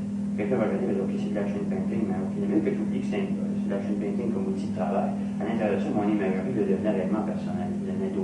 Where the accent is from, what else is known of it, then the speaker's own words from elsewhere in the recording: United States; que je m'exprime plus comme un Américain, que je suis. Finalement, je suis un Américain.